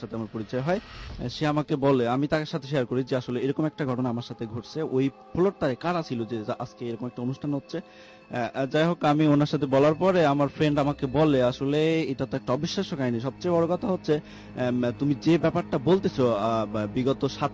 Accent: Jessore, Khulna Division, Bangladesh; Home district Jessore.

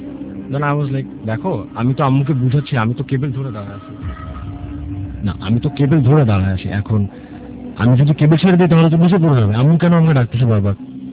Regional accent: Dhaka, Dhaka Division, Bangladesh; I am from কাঠালবাগান।

